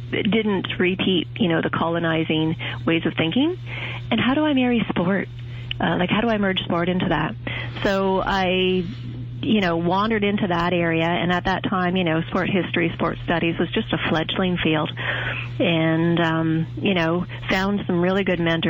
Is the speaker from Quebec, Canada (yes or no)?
no; Timmins, Ontario, Canada; Growing up in Timmins was I grew up in Timmins, Ontario, for the most part